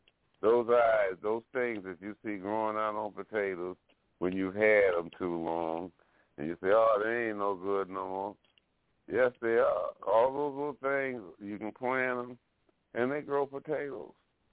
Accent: Alabama, United States; I was born in Alabama, and when I go down there now, I never saw any Indians when I was coming up as a kid down there

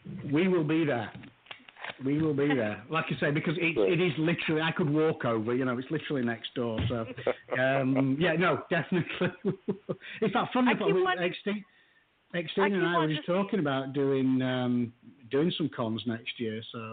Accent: England, United Kingdom; now in Austin, United States; I'm from England, as you can probably tell.

